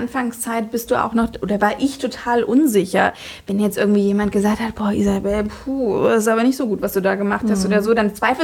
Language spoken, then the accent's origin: German; Fritzlar, Hesse, Germany; wurde ich in Fritzlar geboren, also ich bin so richtige Nordhessin, genau, und bin dann irgendwann nach Kassel gezogen